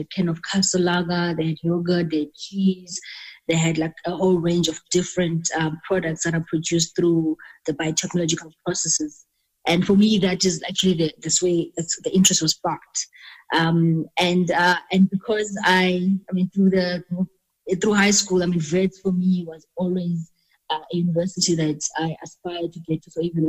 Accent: Butterworth, Eastern Cape, South Africa; now in Johannesburg, South Africa; was I was doing my high school here in Joburg, Queens High. I'm originally from Butterworth in the Eastern Cape. So when I was in high school, my parents allowed me to come up here in Joburg to do my high schooling.

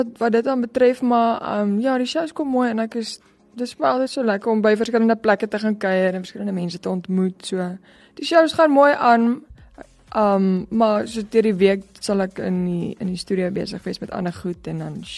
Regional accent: Pretoria, Gauteng, South Africa; also born or lived in Gobabis, Namibia; ons het nou obviously groot geword hier in Pretoria die meeste van ons lewe, maar die dorpie waar ons gebly het in Gobabis in Namibia is ek dink nog kleiner as Piet

